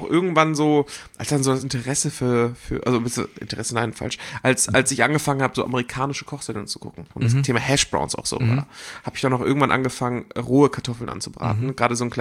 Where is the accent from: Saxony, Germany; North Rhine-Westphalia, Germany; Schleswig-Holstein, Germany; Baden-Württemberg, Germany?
Schleswig-Holstein, Germany; Börnsen; Ich komme aus der Gegend, da gab es eine Stadt, die hieß Börnsen.